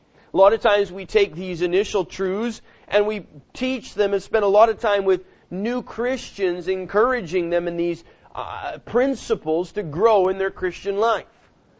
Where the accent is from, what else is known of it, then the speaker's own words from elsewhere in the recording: Alberta, Canada; I grew up in Alberta, and I drove cattle truck and hauled cattle all over the places for a number of years